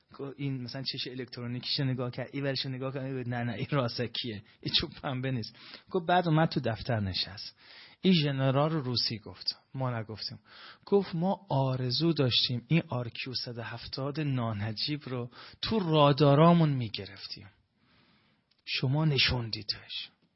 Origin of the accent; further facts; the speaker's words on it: Iran; من ایرانیم، این بزرگا تو کشورم